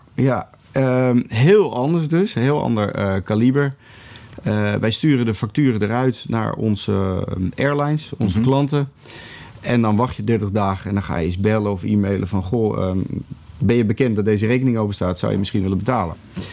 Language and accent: Dutch; Netherlands; Dus zoals jij en ik als Nederlanders met elkaar praten en zeggen...